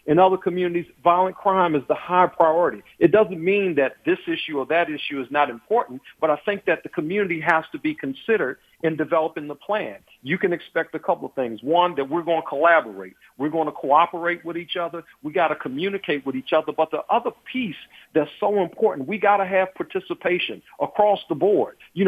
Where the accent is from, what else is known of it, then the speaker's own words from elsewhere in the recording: Washington, District of Columbia, United States; I grew up in Carver Terrace.